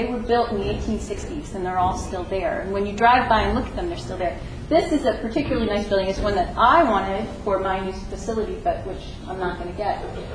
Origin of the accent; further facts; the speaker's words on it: California, United States; now in Sacramento, United States; because I came from the Bay Area, and for me, going to Sacramento is going north, and it's really going more east.